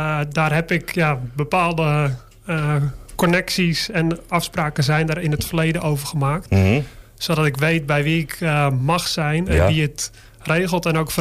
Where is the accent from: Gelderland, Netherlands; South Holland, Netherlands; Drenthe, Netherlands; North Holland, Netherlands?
North Holland, Netherlands; De Kwakel; also born or lived in Amstelveen; ik ben niet geboren in de Kwakel, maar dat is in Amstelveen. Maar ja. Ja, mijn hele leven woon ik al in dit mooie dorp.